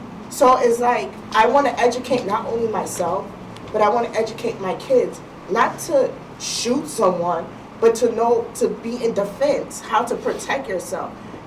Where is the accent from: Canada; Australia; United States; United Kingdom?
United States; New York; now in Waterbury, United States; I have no family in Waterbury. We're from New York.